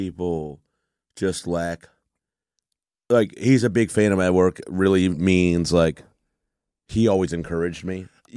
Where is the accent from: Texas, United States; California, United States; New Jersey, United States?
Texas, United States; I'm originally from Texas. My mom is from Ireland.